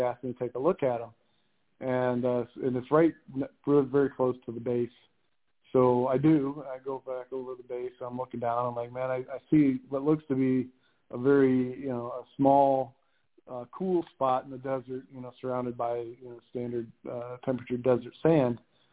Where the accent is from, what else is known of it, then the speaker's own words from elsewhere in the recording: Napoleon, Ohio, United States; He was from McClure, I was from Napoleon, and they're like literally 10 minutes apart.